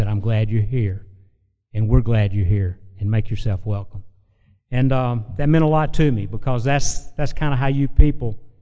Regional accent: Birmingham, Alabama, United States; I grew up in Birmingham, Alabama. I was the only child.

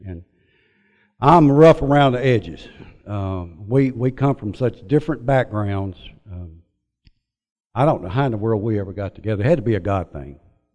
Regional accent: Bowling Green, United States; I was born and raised in Bowling Green

